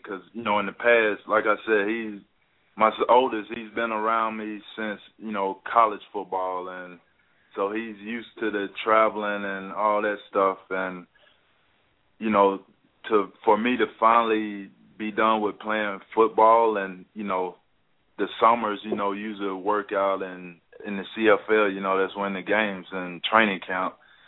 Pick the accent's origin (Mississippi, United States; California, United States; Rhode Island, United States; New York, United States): Mississippi, United States; I'm from Mississippi. I love to eat